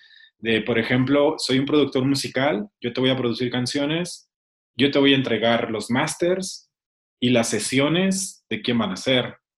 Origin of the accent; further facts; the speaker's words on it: Chihuahua, Mexico; Yo soy de Chihuahua, la estudié en Monterrey.